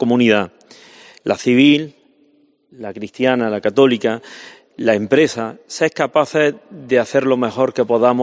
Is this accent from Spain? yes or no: yes; Montillana, Andalusia, Spain; porque mi padre, siendo cazador de conejos, que es lo que en mi tierra hay, pertenecía en mi pueblo, Montillana, pues al cuartel de aquí.